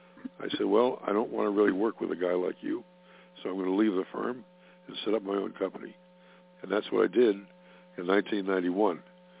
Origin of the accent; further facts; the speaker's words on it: Cleveland, Ohio, United States; also born or lived in Forest Hills, New York; I was born in Forest Hills, New York. But at an early age, less than two, my dad, who was with Scripps Howard, moved out to Cleveland, Ohio. I went along with him.